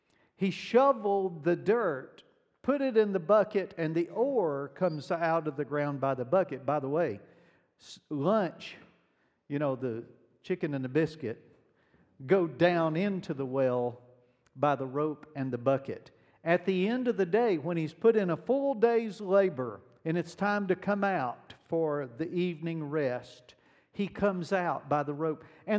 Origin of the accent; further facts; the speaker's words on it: the South, United States; You know, when I was a kid, I grew up in the South. You already knew that by the accent, right? Okay, so I grew up in the South